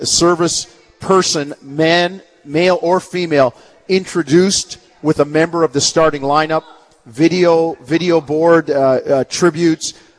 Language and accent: English; Canada; as a Canadian, I'm a little bit disappointed that we don't do more for our troops